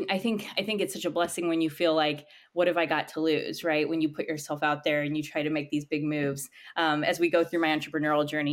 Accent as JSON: {"language": "English", "region": "North Dakota", "country": "United States", "tie": "born or raised there", "said": "born and raised, on the Turtle Mountain Chippewa Reservation in North Dakota on the Canadian border. So I'm Native American, and I would grow up going back and forth between these two worlds of like very rural countryside, and more of an industrial farming town."}